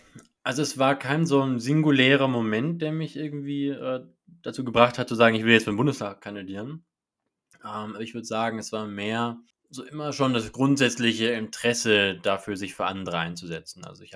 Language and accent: German; Schwäbisch Gmünd, Baden-Württemberg, Germany; also born or lived in Göppingen; ich bin 24 Jahre alt, ich bin quasi ein Gewächs der Region. Ich bin in Schwäbisch Gmünd geboren, habe in Göppingen mein Abitur gemacht, bin hier aufgewachsen. Bin dann nach Friedrichshafen gezogen